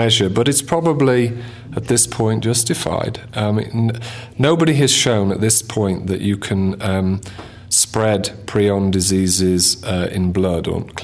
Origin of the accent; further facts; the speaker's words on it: England, United Kingdom; Yeah, well, it's personal to me because I'm English.